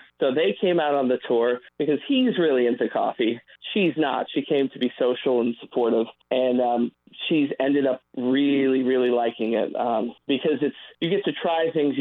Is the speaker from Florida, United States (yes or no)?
yes; St. Petersburg, Florida, United States; St. Pete's my hometown. I love this community.